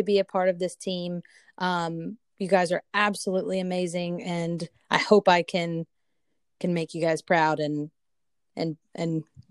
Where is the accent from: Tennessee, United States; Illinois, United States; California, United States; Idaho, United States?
Tennessee, United States; Kingsport; now in Asheville, United States; So I'm originally from East Tennessee, Kingsport, Tennessee